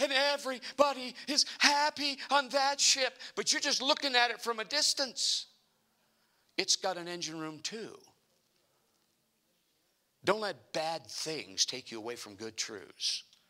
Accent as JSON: {"language": "English", "region": "Minnesota", "country": "United States", "tie": "born or raised there", "said": "You know what snow is up here, and I grew up in Minnesota."}